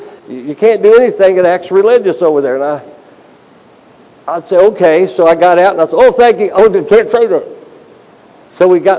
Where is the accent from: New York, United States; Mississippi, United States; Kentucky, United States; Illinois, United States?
Kentucky, United States; Now, I'm from Kentucky. I know this.